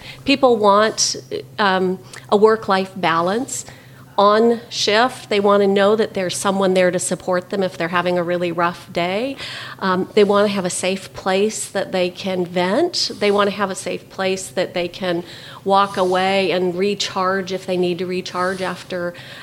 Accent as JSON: {"language": "English", "town": "Everett", "region": "Washington", "country": "United States", "tie": "born or raised there", "said": "From Everett, Washington."}